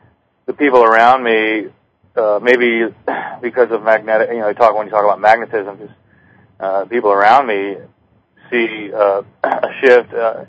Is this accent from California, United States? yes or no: no; Seattle, Washington, United States; now in Oregon, United States; Yeah, well, I just moved down here, so I'm just originally from Seattle.